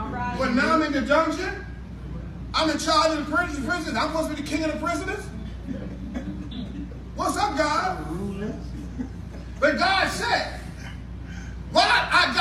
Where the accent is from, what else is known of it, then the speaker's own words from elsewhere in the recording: Nassau, New Providence, Bahamas; I'm from the old school, because when I grew up in Nassau, they used to tell me fairy stories, Sister Angela.